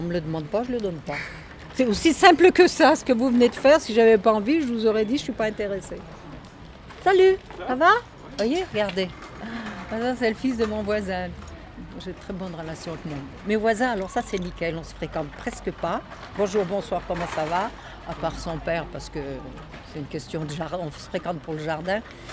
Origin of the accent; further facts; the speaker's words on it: Auvergne-Rhône-Alpes, France; nous, on vient de Haute-Savoie, on n'a jamais connu ça